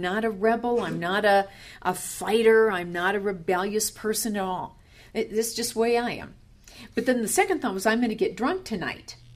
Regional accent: South Dakota, United States; born there; I had always wanted to be a Southern Belle, and I was born in South Dakota. So I started in the South, south of the Dakotas.

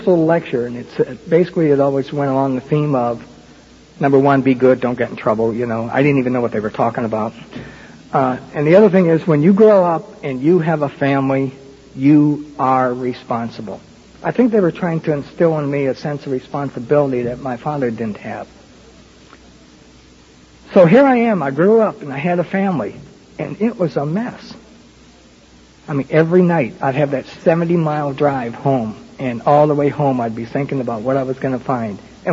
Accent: Detroit, Michigan, United States; Then I got a job offer to move back to Detroit, my hometown, and we took that, and we moved back to Detroit

